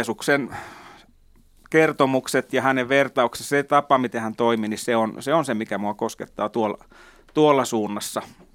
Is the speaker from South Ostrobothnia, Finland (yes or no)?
yes; Lapua, South Ostrobothnia, Finland; Eli mä oon kasvanut Piispalassa koko elämäni.